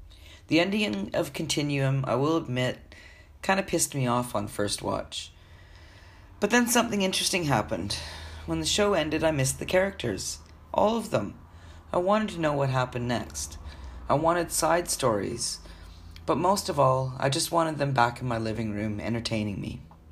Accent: Vancouver, British Columbia, Canada; now in Australia; Growing up in Vancouver and then moving to Australia over 20 years ago

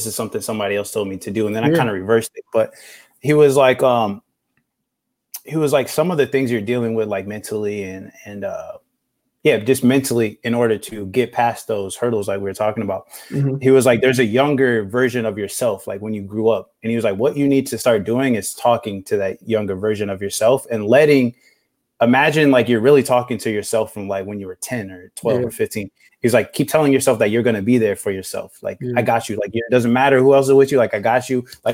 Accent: Indiana, United States; also born or lived in Texas; Basically, we grew up in Indiana with him from the time I was in second grade to like sixth or seventh.

